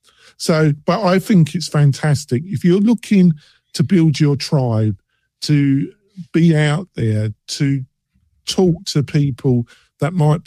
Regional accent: England, United Kingdom; I'm English, so we never had that too.

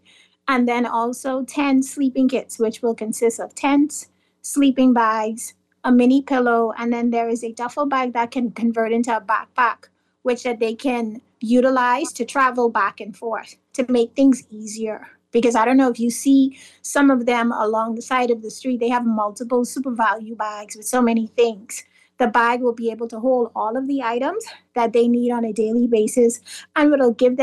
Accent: Grand Bahama, Bahamas; now in Nassau, Bahamas; I'm originally from Grand Bahama, and since relocating to Nassau

